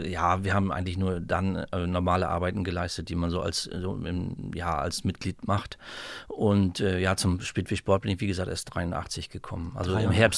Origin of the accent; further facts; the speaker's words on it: Güstrow, Mecklenburg-Vorpommern, Germany; Ich bin in Güstrow geboren, bin Güstrower Original, bin in Ladendorf zur Schule gegangen.